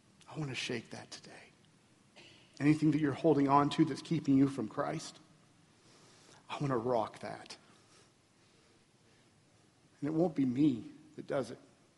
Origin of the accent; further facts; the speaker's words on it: the South, United States; You know, we're from the South. We're stubborn.